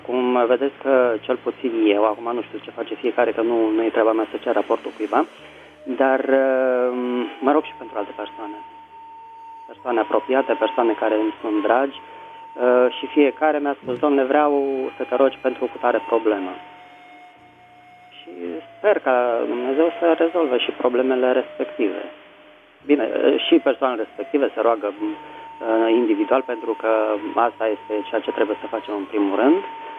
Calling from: Bucharest, Romania; din București.

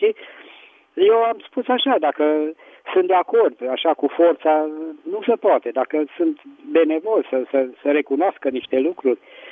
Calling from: Petroșani, Hunedoara County, Romania; din Petroșani

